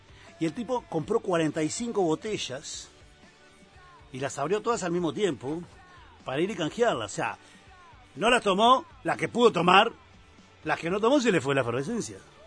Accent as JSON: {"language": "Spanish", "country": "Uruguay", "said": "como uruguayo aparte con la selección que tenemos"}